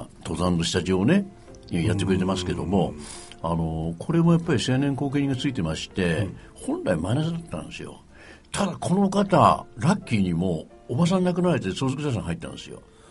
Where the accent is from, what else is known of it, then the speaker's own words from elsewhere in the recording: Inami, Toyama, Japan; 今私今稲見出身なんですけども、南砺市稲見ですね、